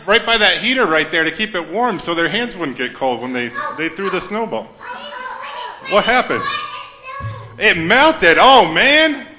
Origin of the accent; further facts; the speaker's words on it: Wisconsin, United States; So I thought, since I'm from Wisconsin, we love snow.